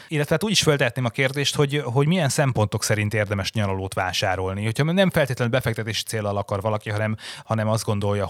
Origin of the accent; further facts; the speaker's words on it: Borsod-Abaúj-Zemplén, Hungary; most persze hazabeszélek borsodiként